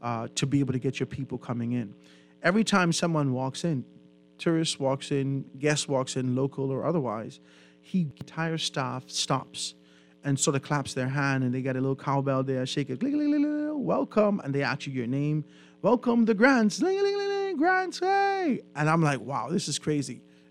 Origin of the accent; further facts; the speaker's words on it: Eight Mile Rock, Grand Bahama, Bahamas; I'm from Grand Bahama, from 8 Mile Rock, right?